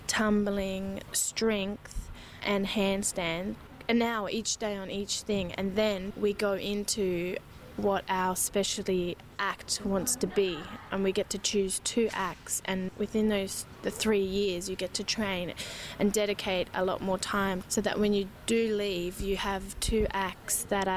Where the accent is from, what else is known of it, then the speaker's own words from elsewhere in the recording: Darwin, Northern Territory, Australia; I'm originally from Darwin.